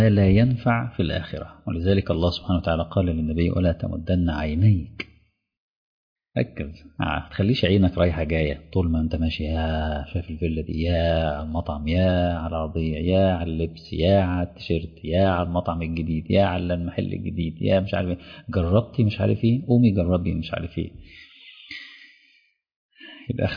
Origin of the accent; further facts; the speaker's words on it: Mansoura, Dakahlia, Egypt; وانا راجل من المنصوره وجاي ليا شغل اكون مدرس في الدمام،